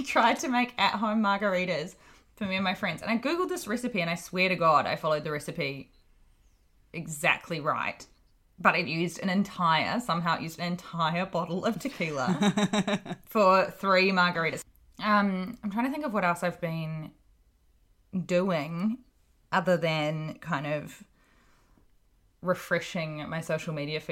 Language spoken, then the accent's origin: English; Hawke's Bay, New Zealand; so I'm from Hawke's Bay in New Zealand. For those of you who live in Australia and otherwise, it's like a little kind of wine country town on the east coast of New Zealand. It's really beautiful, really hilly, and vineyards everywhere.